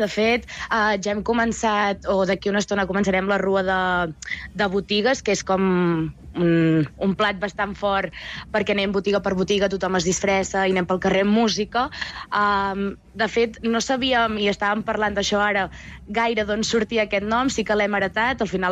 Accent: Calaf, Catalonia, Spain; Soc de Calaf i no saben on és, es pensen que està superlluny, i realment som Catalunya Central, estem al vell mig de l'A2

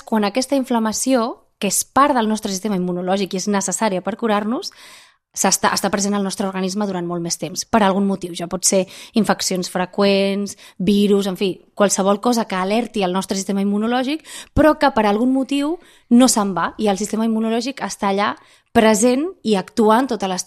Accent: Barcelona, Catalonia, Spain; Com a barcelonina, amb molt de gust, la veritat.

